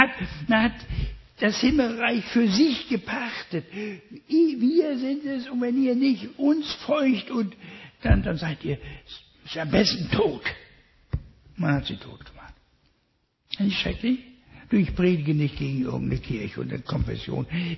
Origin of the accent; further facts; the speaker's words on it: Ethiopia; Äthiopien ist ja meine Heimat.